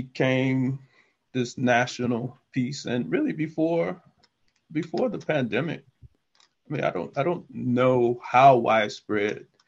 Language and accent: English; St. Louis, Missouri, United States; So, for example, I'm from St. Louis, and I think that I think Emancipation in St. Louis is I think it's January 11th.